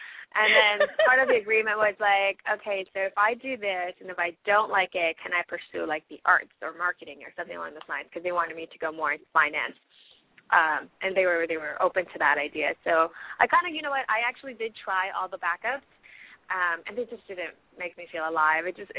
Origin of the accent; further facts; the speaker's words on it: Canada; I am a Canadian actress.